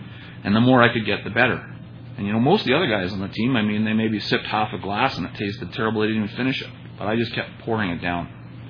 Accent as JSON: {"language": "English", "town": "Toronto", "region": "Ontario", "country": "Canada", "tie": "born or raised there", "lives_now": "Saskatoon, Canada", "said": "I, too, was born in Toronto. I was born and raised in Toronto, but I did my growing up in the Fellowship of Alcoholics Anonymous here in Saskatoon."}